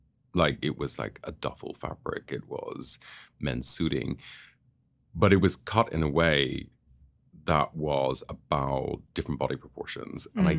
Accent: Northern Ireland, United Kingdom; I grew up in Northern Ireland

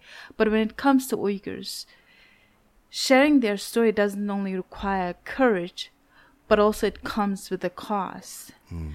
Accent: Urumqi, Xinjiang, China; So I grew up in Xinjiang and, you know, I'm from Urumqi, and I was born into a very educated family.

